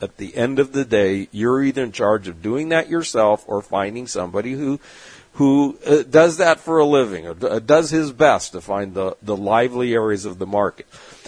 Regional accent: San Diego, California, United States; my years growing up in San Diego and went to school with a lot of Portuguese who know something about tuna fishing.

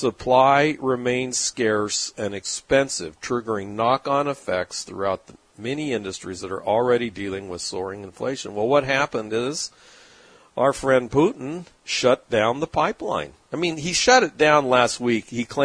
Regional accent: California, United States; Okay, and then, of course, in California, look, I grew up in California.

